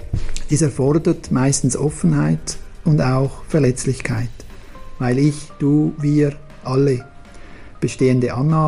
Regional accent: Switzerland; accent: Swiss German; first language Swiss German; Und jetzt wechseln wir in unsere Muttersprache, auf Schweizerdeutsch, ja.

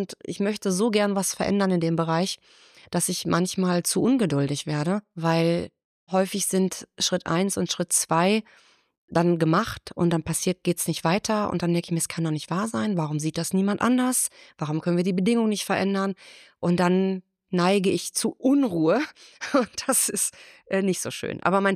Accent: Bielefeld, North Rhine-Westphalia, Germany; Also, ich komme ja eigentlich aus Bielefeld. Und ich bin schon zu meinen Grundschulzeiten mit meinem Papa damals auf den Ascheplätzen der Arminia rumgetobt.

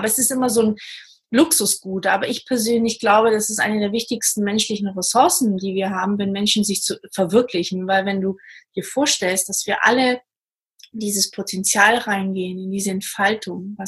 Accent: Portugal; German is a second language; now in Germany; Ich komme zum Beispiel aus Portugal, deswegen kann ich auch so ein bisschen die Unterschiede auch erkennen.

